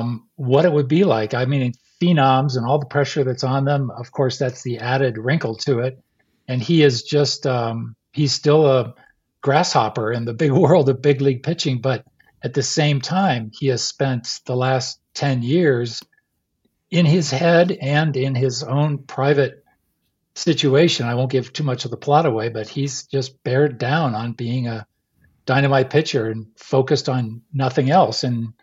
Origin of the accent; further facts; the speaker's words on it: Massachusetts, United States; when I was about 9 or 10 years old, growing up outside Boston and becoming a huge Red Sox fan.